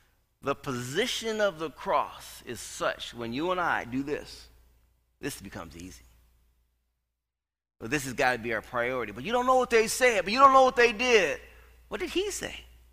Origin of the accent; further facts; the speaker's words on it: California, United States; My growing up in California, you know, watching brothers get snatched out of cars, getting beat up, getting threatened to be taken out in Orange Grove.